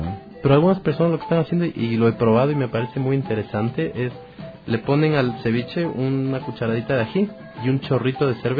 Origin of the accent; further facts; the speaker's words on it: Ecuador; Y es algo que nos da identidad en la parte culinaria como ecuatorianos.